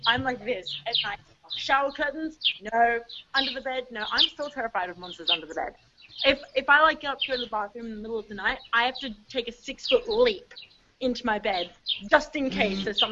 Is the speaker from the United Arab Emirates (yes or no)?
yes; Dubai, United Arab Emirates; I remember once when I was like 10, like when I was growing up in Dubai